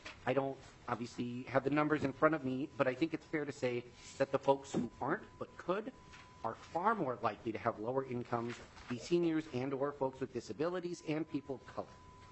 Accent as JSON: {"language": "English", "town": "Bloomington", "country": "United States", "tie": "born or raised there", "said": "I actually pulled up the assessment report from my hometown, from the city of Bloomington."}